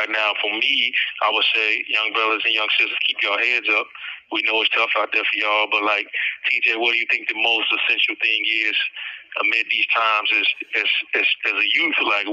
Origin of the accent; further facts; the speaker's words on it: Chicago, Illinois, United States; you know, for the youth, like me, myself, I grew up in Chicago.